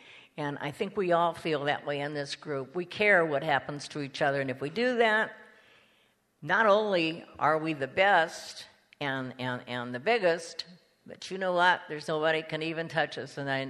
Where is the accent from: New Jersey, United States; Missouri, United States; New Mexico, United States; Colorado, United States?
Missouri, United States; St. Louis; I'm not saying that just because she comes from St. Louis and I come from St. Louis